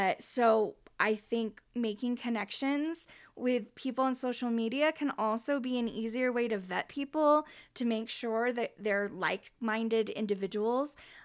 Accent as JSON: {"language": "English", "country": "Ireland", "said": "I am an Irish woman, but I just don't want to make time for that these days."}